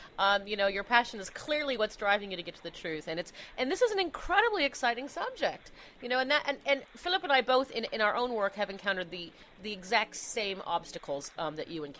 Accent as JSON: {"language": "English", "country": "Ireland", "said": "As an Irish girl, I can say"}